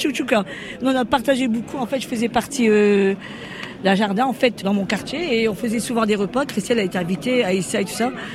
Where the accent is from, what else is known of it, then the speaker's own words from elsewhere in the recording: France; On est français.